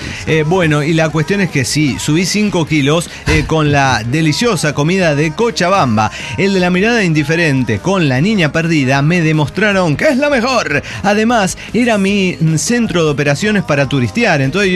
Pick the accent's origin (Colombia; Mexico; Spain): Mexico; San Luis Potosí; pero soy potosino